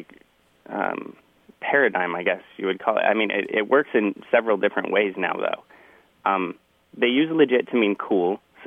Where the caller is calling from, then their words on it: Santa Cruz, California, United States; I'm calling from Santa Cruz, California.